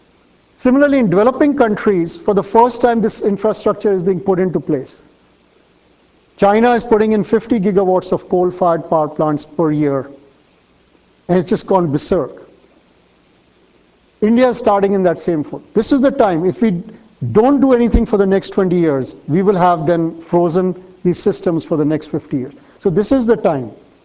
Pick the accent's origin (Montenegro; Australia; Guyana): Australia; So, being an Australian, I've had a very interesting discussion.